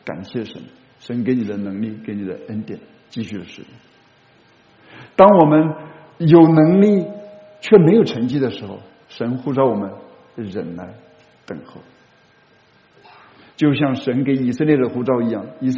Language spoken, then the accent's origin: Chinese; China; 当这是我们中国人很难体会到的一种骄傲